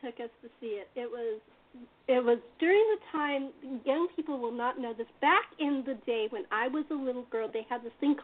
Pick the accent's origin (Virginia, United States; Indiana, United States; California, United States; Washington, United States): California, United States; I was brought up in California, and there was drive-in food places like A&W